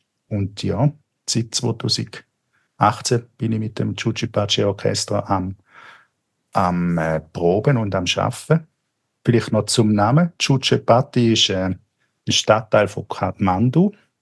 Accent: Rorschach, St. Gallen, Switzerland; Sozusagen seit 30 Jahren mein Wohnort. Aufgewachsen bin ich in Rorschach.

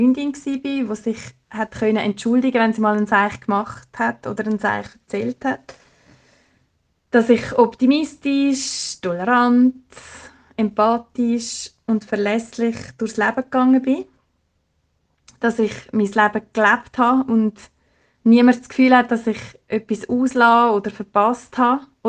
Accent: Switzerland; now in Dobel, Germany; am Ufer vom Walensee. Das ist meine alte Heimat. Oder gerade da bei mir daheim, Dobel um die Ecke.

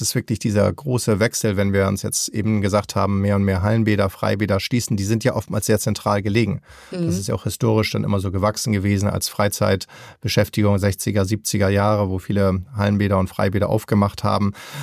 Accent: Kansas City, Missouri, United States; German is a second language; Eine der spektakulärsten Wasserrutschen ist übrigens in meiner alten Heimatstadt in Kansas City, aber mittlerweile geschlossen.

